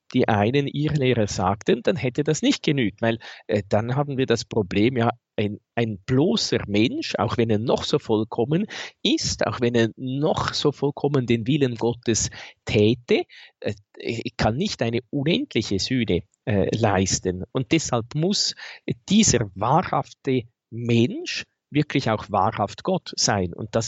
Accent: Switzerland; soweit ich die deutsche Sprache verstehe, als Schweizer ist das je nachdem ja nicht ganz so einfach

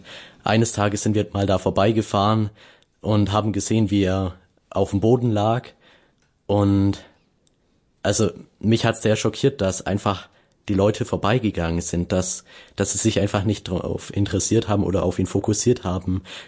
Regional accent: Neu-Ulm, Bavaria, Germany; Also aus meiner Heimatstadt Neu-Ulm kenne ich ein Beispiel.

